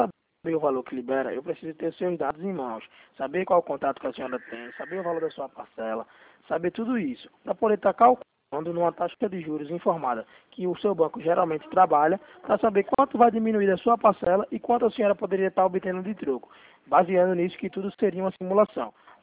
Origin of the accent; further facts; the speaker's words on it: Recife, Pernambuco, Brazil; Eu sou daqui de Pernambuco, Recife, aqui.